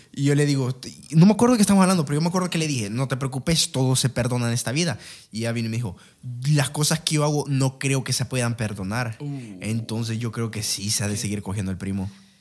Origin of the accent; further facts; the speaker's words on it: Valle de Ángeles, Francisco Morazán, Honduras; Somos de Valle de Ángeles, loco.